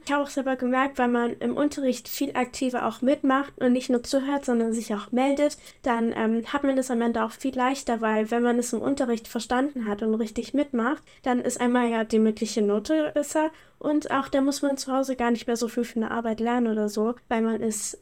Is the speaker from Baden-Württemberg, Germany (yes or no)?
no; Cologne, North Rhine-Westphalia, Germany; ich komme aus Köln.